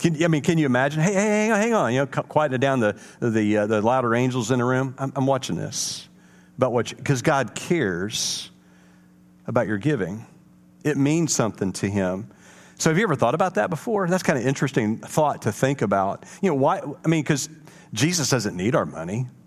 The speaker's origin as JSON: {"language": "English", "region": "Indiana", "country": "United States", "tie": "born or raised there", "said": "I grew up in Indiana, and basketball was everything."}